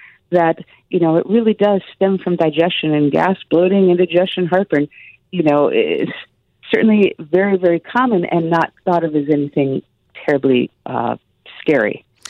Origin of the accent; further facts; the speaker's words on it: Midwest, United States; I grew up in the Midwest. We used to go apple picking